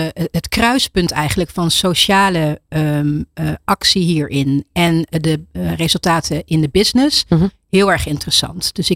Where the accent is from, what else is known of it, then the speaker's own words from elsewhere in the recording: Netherlands; Ik ben een geboren en getogen in Nederland. Mijn vader komt uit Suriname. Mijn moeder uit Indonesië.